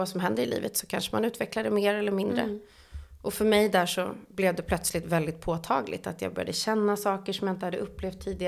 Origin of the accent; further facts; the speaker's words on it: Stockholm, Stockholm County, Sweden; Jag är ju från Stockholm från början, som säkert många redan hör.